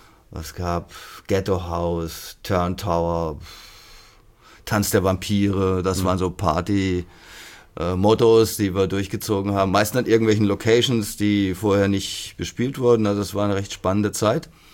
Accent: Freiburg, Baden-Württemberg, Germany; born there; Ja. Also ich bin in Freiburg im Breisgau geboren, 200 Meter vom Dreisamstadion weg.

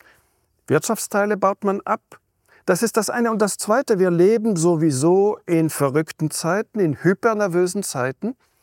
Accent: Fribourg, Switzerland; die kleine zweisprachige Stadt Freiburg, Fribourg, mein Heimatkanton

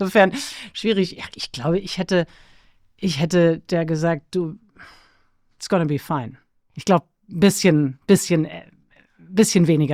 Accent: Mainz, Rhineland-Palatinate, Germany; Ja, du hast gesagt, ich bin in Mainz aufgewachsen, also insofern eine kleinere Stadt, 250.000 Menschen leben da.

